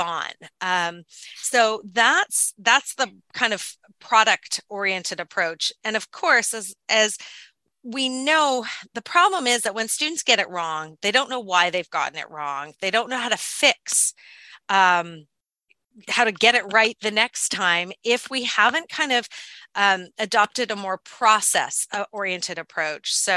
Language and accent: English; Canada; I'm Canadian, and so I studied French as a second language for much of my time in public school and university in Canada. And yet, when I lived in Belgium